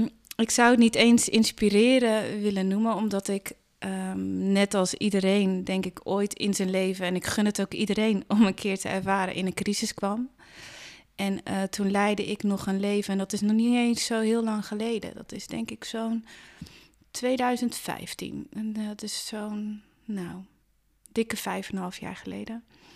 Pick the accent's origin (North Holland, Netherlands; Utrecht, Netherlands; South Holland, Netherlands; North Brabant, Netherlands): South Holland, Netherlands; Dordrecht; Dordrecht. Ja, een beetje kwartiertje onder Rotterdam ongeveer.